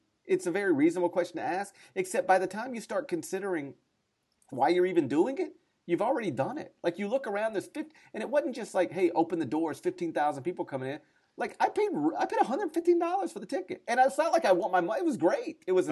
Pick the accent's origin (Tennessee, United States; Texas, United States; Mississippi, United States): Mississippi, United States; I've never been to a fashion show. I'm from North Mississippi, for crying out loud.